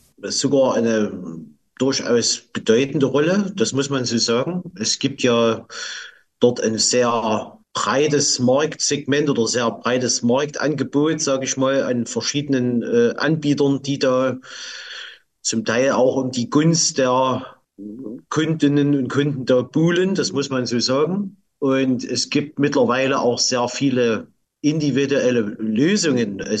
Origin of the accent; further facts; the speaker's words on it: Saxony, Germany; ich stamme aus dem Erzgebirge